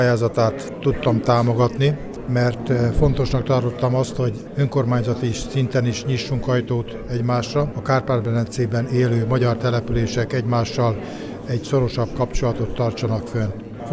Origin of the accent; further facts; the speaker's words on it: Hungary; egy kicsit elszégyeljük magunkat, mi magyarok, azáltal, hogy nekünk minden olyan természetes, hogy beszélünk, hogy élünk, hogy vagyunk